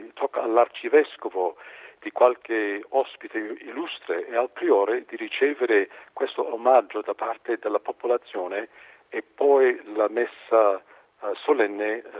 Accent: United States; Italian is a second language; moved away as an adult; now in Rome, Italy; Vengo dagli Stati Uniti, sono venuto a Roma per gli studi nell'84, quindi mi sento come un italiano almeno di adozione, un figlio adottivo di questa terra, ma sono americano di origine.

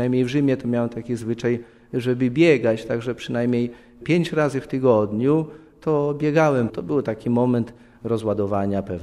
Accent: Ostrołęka, Masovian Voivodeship, Poland; born there; Urodziłem się w Ostrołęce, chociaż mieszkam na wsi, bo moi sąsiedzi należą do miasta Ostrołęki, a ja już należę do gminy, która się nazywa Olszewo-Borki, obok Ostrołęki.

